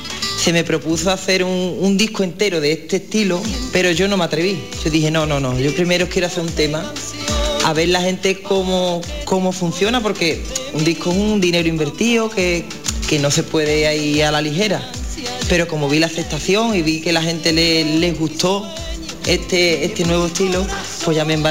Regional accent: La Luisiana, Andalusia, Spain; also born or lived in Campillo; yo soy mitad de Campillo y mitad de la Luisiana, porque mi madre es campiñeza y mi padre de aquí, lucianero.

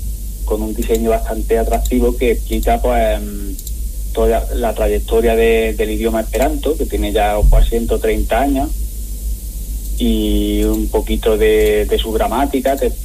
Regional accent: Lucena, Andalusia, Spain; Soy de Lucena, como he dicho, y cuando yo era pequeño, en los años 90, yo conocí a personas aquí en Lucena

